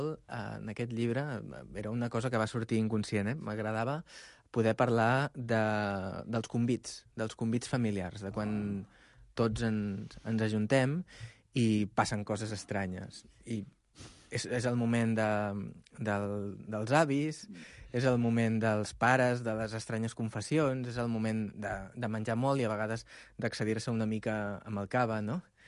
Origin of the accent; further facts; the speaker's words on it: Barcelona, Catalonia, Spain; és la meva ciutat i, a més, diguéssim que ara mateix, estant a Ràdio Estel, estic, diguéssim, molt content perquè sóc de Sants.